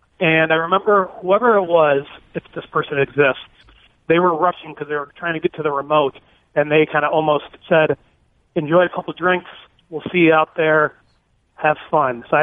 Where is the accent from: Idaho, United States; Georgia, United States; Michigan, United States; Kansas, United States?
Michigan, United States; also born or lived in Florida; So I lived in Florida. … from Michigan. I lived in Florida around 2011